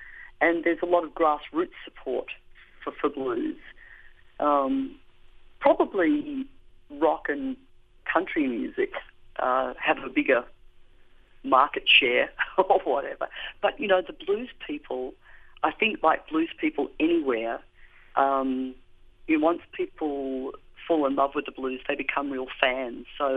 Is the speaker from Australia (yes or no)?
yes; Melbourne, Victoria, Australia; I certainly had no female role models at all growing up in Melbourne, Australia.